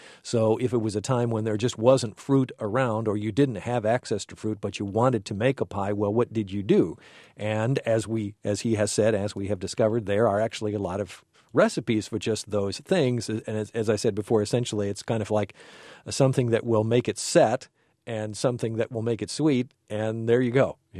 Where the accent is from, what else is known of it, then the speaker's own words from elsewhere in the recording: Chicago, Illinois, United States; No, I grew up in the Chicago area. No, I'm not from Kentucky.